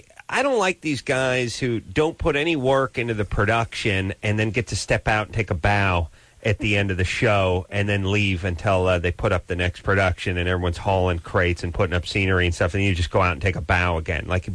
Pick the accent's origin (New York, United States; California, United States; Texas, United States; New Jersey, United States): California, United States; North Hollywood; I grew up in North Hollywood. I went to North Hollywood High.